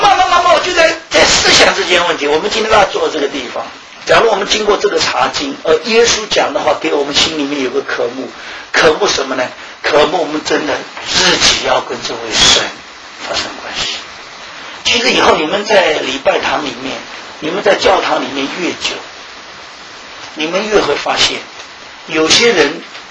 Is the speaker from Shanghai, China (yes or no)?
yes; Shanghai, China; 我们上海人，你骂人家瘪三，人家骂你吃老，就是这样。